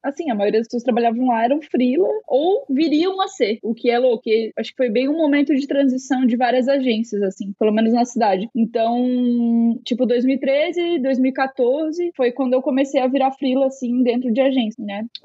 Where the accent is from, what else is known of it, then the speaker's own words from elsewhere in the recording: Joinville, Santa Catarina, Brazil; porque eu sou de Joinville, né, Santa Catarina.